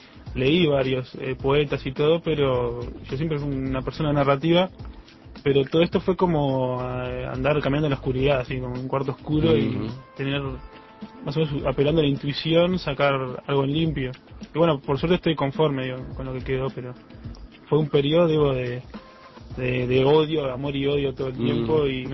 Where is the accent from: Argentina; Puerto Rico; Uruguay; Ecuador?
Uruguay; moved away; Yo me considero más uruguayo que mucha gente, sin gustarme el mate ni nada de eso, ¿no? Pero por el hecho de haber vivido en varios países